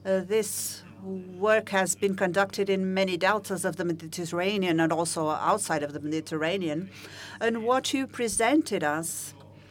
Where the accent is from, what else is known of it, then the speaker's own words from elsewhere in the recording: Azores, Portugal; I come from the Azores, and we have had that experience.